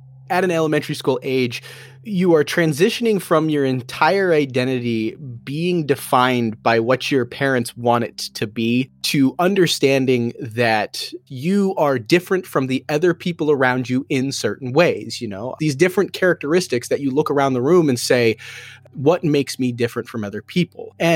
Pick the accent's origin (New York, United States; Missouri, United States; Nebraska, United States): Nebraska, United States; Omaha; You know, I was born in Omaha, Nebraska in the late 80s, grew up in a white middle class family.